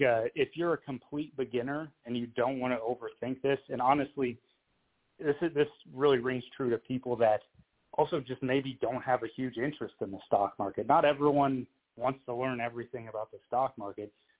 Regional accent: United States; I'm from the United States, so I'm lucky enough to have access to a ton of U.S. ETFs and index funds

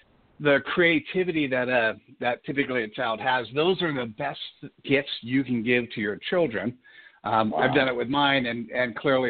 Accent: East Coast, United States; now in Silicon Valley, United States; I grew up on the East Coast, currently live in California, so I'm in Silicon Valley, about 2 miles out of the new spaceship that Apple is building in Cupertino.

